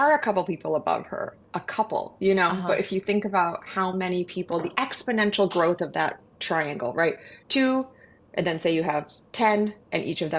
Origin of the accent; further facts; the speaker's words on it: Michigan, United States; We grew up together in Michigan